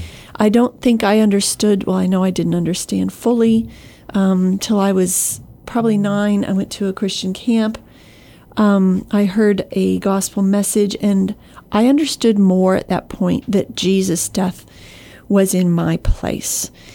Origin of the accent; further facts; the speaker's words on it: South Carolina, United States; I grew up in South Carolina. My parents were in full-time ministry.